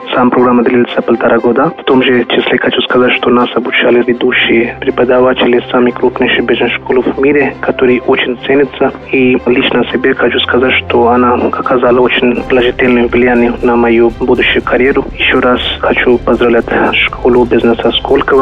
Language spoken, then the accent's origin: Russian; India; Russian is a second language; Я сам гражданин из Индии.